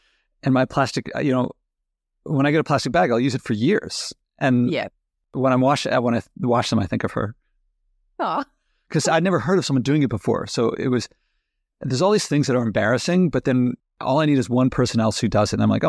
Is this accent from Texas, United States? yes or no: no; Philadelphia, Pennsylvania, United States; I'm from Philadelphia